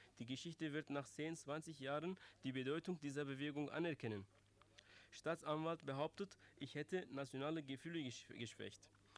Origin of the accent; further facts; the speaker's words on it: Turkey; Ich bin Türke